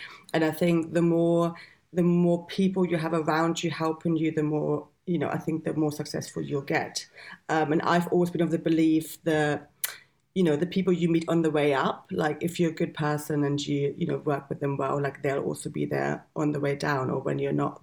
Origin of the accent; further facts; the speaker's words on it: Germany; English is a second language; moved away as an adult; now in United Kingdom; I'm actually from Germany, so I moved over here 20 years ago now, initially for like 6 months and ended up staying.